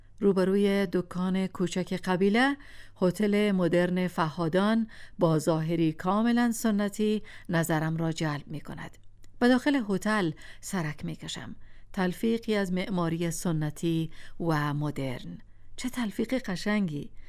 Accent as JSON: {"language": "Persian", "country": "Afghanistan", "said": "وقتی فهمید که از افغانستان آمدم،"}